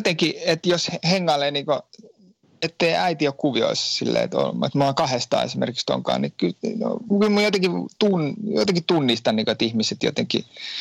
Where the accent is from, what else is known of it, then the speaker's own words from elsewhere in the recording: Vantaa, Uusimaa, Finland; Mä oon kotosin Vantaa